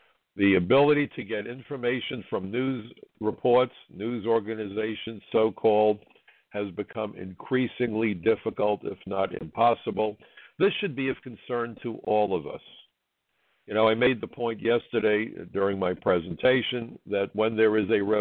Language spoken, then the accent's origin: English; New York, United States; I decided, as an American, as a New Yorker, as a former INS agent